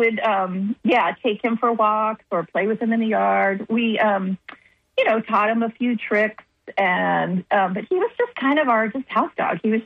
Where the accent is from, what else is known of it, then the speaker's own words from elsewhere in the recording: San Antonio, Texas, United States; No, I grew up actually in San Antonio, Texas.